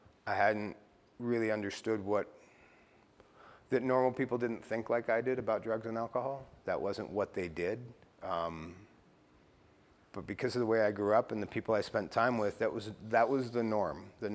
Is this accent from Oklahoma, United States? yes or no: yes; Oklahoma City, Oklahoma, United States; born there; I was born in Oklahoma City. I got sober in Oklahoma City. About 2 blocks from where I was born is where I got sober, you know.